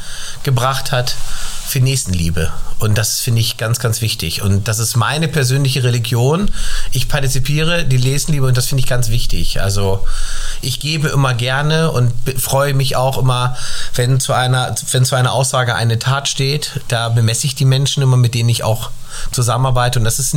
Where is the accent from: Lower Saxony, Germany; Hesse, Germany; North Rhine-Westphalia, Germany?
Lower Saxony, Germany; Achim; Ich komme ja aus Achim bei Bremen